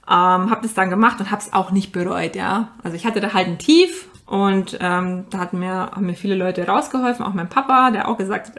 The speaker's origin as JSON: {"language": "German", "region": "Bavaria", "country": "Germany", "said": "ich komme aus der Nähe von Ingolstadt, das war natürlich ein Heimspiel für mich."}